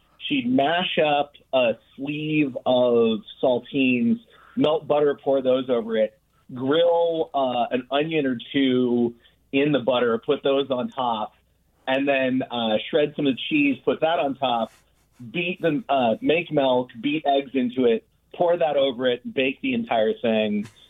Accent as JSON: {"language": "English", "region": "Maine", "country": "United States", "tie": "born or raised there", "said": "So I grew up in Maine on welfare"}